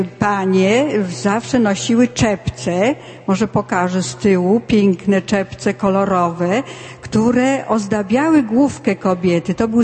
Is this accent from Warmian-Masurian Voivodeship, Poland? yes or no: yes; Warmian-Masurian Voivodeship, Poland; No my przyjechaliśmy z Warmii, Warmia i Mazury, tam gdzie są jeziora, lasy